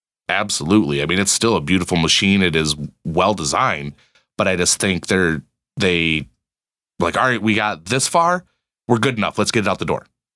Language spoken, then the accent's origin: English; Michigan, United States; Yeah, and I've never leased a vehicle because growing up in Michigan, where I didn't have a huge commute, I couldn't afford it.